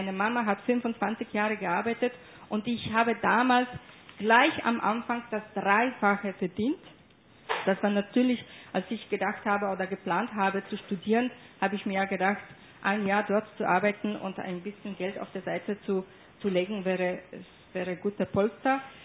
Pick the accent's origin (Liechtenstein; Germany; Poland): Poland; born there; Ja, ich bin in Polen geboren worden